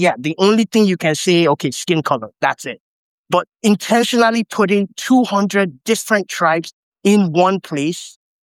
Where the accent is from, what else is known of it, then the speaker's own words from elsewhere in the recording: Nigeria; Yes, he is Nigerian. But I'm also Nigerian.